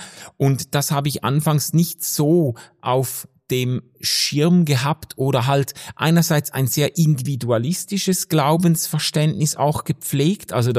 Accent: Schaffhausen, Switzerland; also born or lived in Germany; now in Basel, Switzerland; ich hatte in Schaffhausen, wo ich aufgewachsen bin, viele langjährige Freunde aus verschiedenen, aus Schule und Gemeinde und so, die habe ich alle zurückgelassen, dann nach Deutschland, dann nach Basel

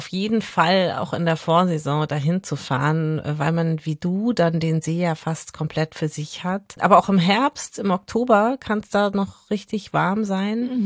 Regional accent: Bavaria, Germany; Ich habe da meine Favoriten in meiner Heimat rund um München.

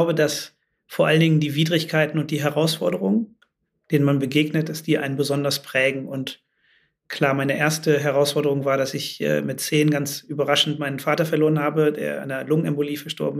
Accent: Rhineland, Germany; Ich bin ja im Rheinland groß geworden, in einem sehr diversen Umfeld, vielleicht sogar teilweise sozialen Brennpunkten.

